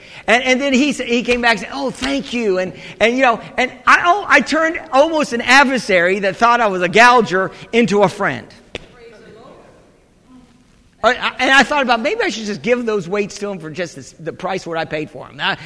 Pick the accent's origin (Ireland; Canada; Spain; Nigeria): Ireland; I'm Irish. Irish. You know, we're a fighting Irish.